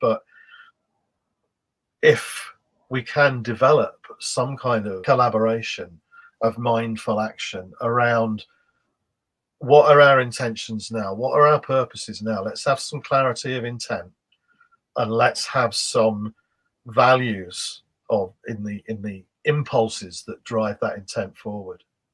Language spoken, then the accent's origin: English; England, United Kingdom; I'm from England, you're from Ireland